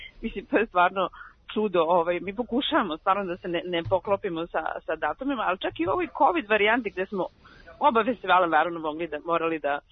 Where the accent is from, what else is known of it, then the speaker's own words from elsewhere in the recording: Belgrade, Serbia; now in Paris, France; ja sam Beograđanka, nemam ja veze sa tim, ali upravo tako, kao Beograđanka i kao neko ko živi u Parizu 500 godina